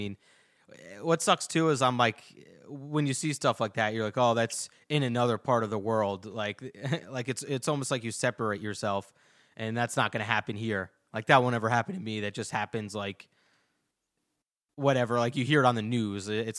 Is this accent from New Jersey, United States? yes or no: yes; New Jersey, United States; New Jersey.